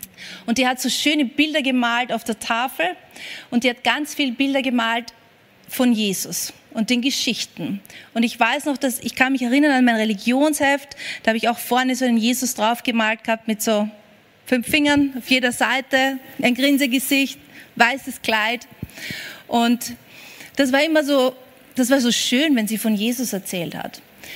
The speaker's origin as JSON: {"language": "German", "region": "Vienna", "country": "Austria", "tie": "born or raised there", "said": "Ich bin 1979 in Wien geboren. So, für die, die schnell rechnen, ich bin jetzt 43 Jahre alt. Und ich bin aufgewachsen in einer von diesen großen Siedlungen in Wien."}